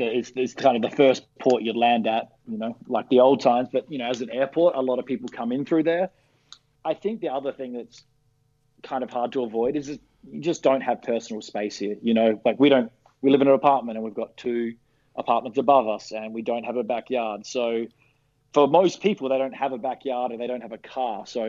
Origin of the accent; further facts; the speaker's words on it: Australia; now in New York, United States; It feels a bit scary being an Australian here, I think, you know, with no unemployment benefits and a pretty shot healthcare system. It feels a bit scary, but, you know, I've made it my home here.